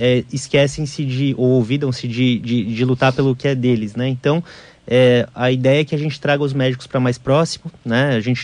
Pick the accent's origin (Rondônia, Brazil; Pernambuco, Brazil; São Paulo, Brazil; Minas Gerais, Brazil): São Paulo, Brazil; eu sou de São Paulo.